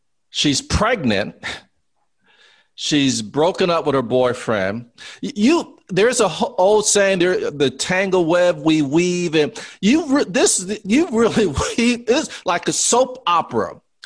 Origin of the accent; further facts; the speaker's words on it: New Orleans, Louisiana, United States; And honestly, I'm from New Orleans. There's some tangle webs of relationships.